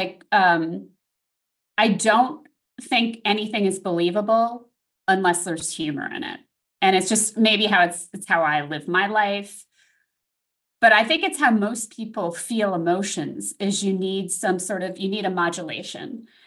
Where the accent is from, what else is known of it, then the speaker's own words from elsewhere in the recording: Brooklyn, New York, United States; And like, I was from New York, you know, in Brooklyn. And I get here and people are like